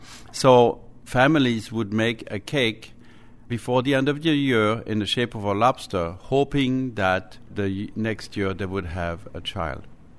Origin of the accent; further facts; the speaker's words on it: Marlenheim, Grand Est, France; English is a second language; I grew up in Alsace in France, on the east side of France, in a small bakery run by my father and my mom. The name of the village is Marlenheim. There's about 3,000 people living in the village